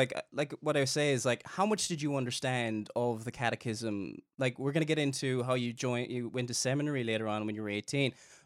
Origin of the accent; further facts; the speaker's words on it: Cork, Munster, Ireland; I grew up in Cork, which is in the south of Ireland, for anybody listening who's not from Ireland.